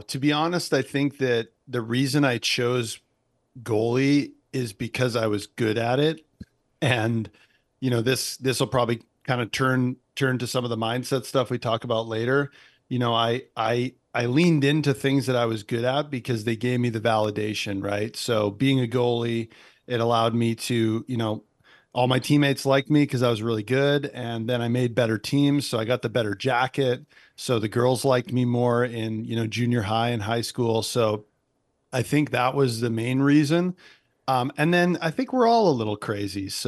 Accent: the Prairies, Canada; Well, I'm a Canadian kid from the prairies who grew up in, you know, early 90s watching Don Cherry rock 'em sock 'em.

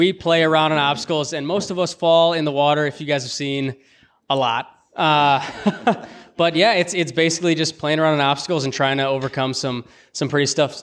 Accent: Chicago, Illinois, United States; found out we're both from Chicago and kind of been hanging out ever since.

